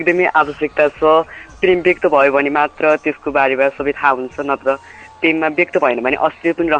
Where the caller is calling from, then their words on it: Dahaguwadi, Lumbini Province, Nepal; हजुर प्युठानको दाहागुवाडीदेखि